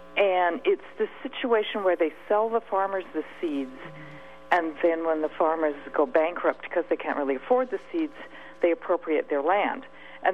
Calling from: Santa Cruz, California, United States; from Santa Cruz.

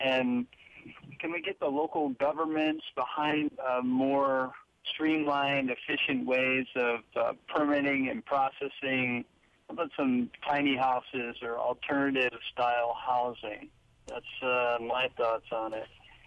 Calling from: Hawaii, United States; I'm calling from the Big Island.

